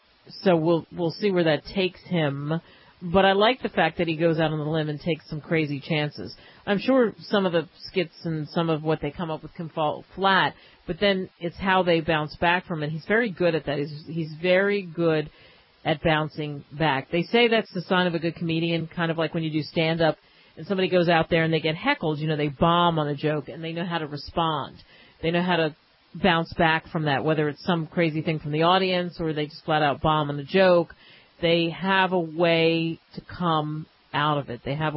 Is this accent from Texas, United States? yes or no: no; New York, United States; also born or lived in Philadelphia, United States; But I am from New York originally, moving down to Philadelphia. So I'm from the East Coast originally.